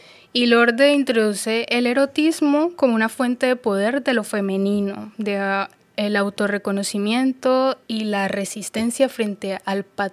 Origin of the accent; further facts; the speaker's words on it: Cali, Valle del Cauca, Colombia; De Cali, Colombia. Pero soy hija del Pacífico colombiano, que es una de las cunas de la afrocolombianidad.